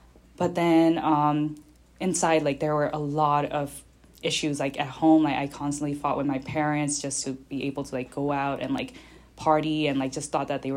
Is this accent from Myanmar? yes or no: yes; Yangon, Yangon Region, Myanmar; I was born and raised in Myanmar, Yangon, Myanmar. And I grew up there, and I am an only child to two older parents who had me in their 40s.